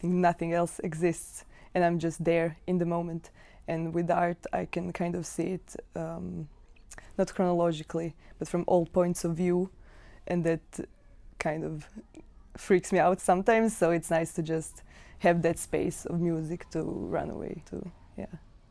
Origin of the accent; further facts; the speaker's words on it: Zagreb, City of Zagreb, Croatia; English is a second language; I am from Zagreb.